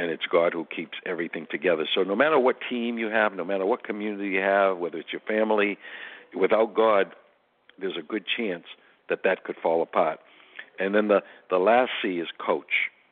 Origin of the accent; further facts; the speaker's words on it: United States; I'm an American. I am not a Democrat or Republican. I am an American.